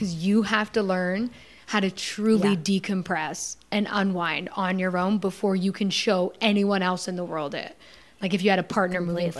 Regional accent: Canada; now in Los Angeles, United States; especially being a Canadian that moved

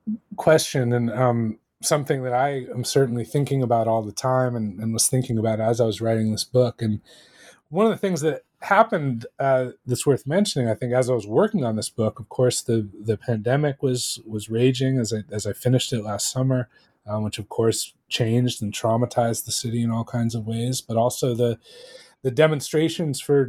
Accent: New York, United States; And I think that that's one of the wonderful things about being a New Yorker is that we all have those places.

